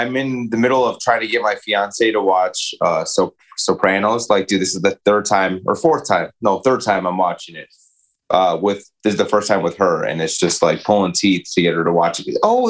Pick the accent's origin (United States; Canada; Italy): Italy; Bari, Apulia; Because my family, we're from Bari, and it's not the best place in the world, but it's all right